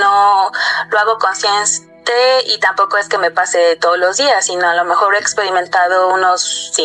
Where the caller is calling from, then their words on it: Cuernavaca, Morelos, Mexico; de Cuernavaca.